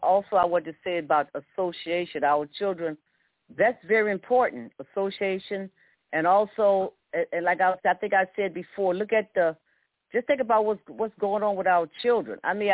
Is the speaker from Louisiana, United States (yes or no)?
yes; Louisiana, United States; You know, growing up in Louisiana, we always had some type of.